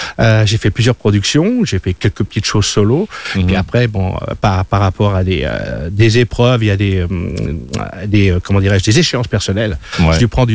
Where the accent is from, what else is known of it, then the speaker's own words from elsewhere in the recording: Paris, Île-de-France, France; now in Geneva, Switzerland; Je suis né à Paris, j'ai grandi à Paris. Je suis venu à Genève il y a 20 ans.